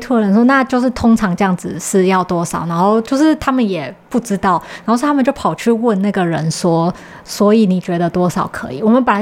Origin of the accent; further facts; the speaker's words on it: Taiwan; 我们台湾人付亚洲人付了50美